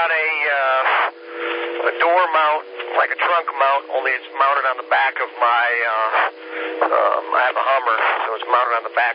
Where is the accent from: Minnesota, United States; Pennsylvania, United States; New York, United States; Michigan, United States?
Michigan, United States; moved away as an adult; Well, I grew up in Michigan. I've been down here about 26 years or so.